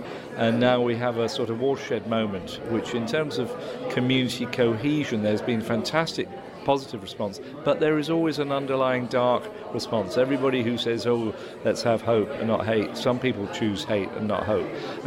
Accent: Manchester, North West England, United Kingdom; one of the things I'm looking forward to is actually just being a Mancunian

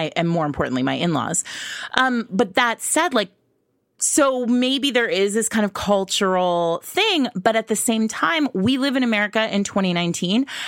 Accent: New England, United States; now in New York City, United States; I grew up in New England, the child of Europeans, but like, Northern.

